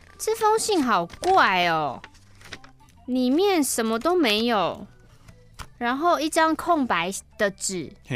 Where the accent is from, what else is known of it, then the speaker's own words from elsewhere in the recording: Taiwan; 我是一位台湾宅宅。当年我30岁